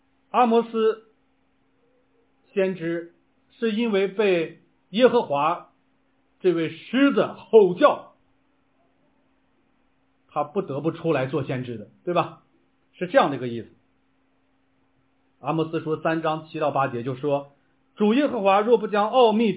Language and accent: Chinese; Linfen, Shanxi, China; also born or lived in Xingtai; 我在山西那个临汾长大，我们那个临汾从我小时候记事的时候，他的绰号就叫做花果城，跟花果山也差不多